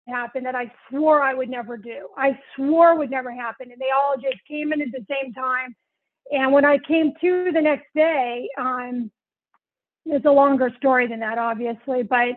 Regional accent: Santa Monica, California, United States; born there; I was born in Santa Monica, California in 1964

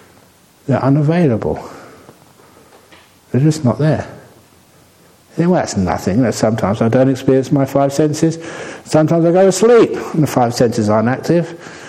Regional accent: London, United Kingdom; born there; I was born in London.

